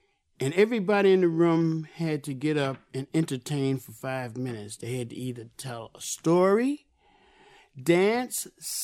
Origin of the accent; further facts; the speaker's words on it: East Orange, New Jersey, United States; also born or lived in Richmond; I was born in Richmond, but after a day, Mom's got me out of there. Too sweet, right to the city. And I went to school in East Orange.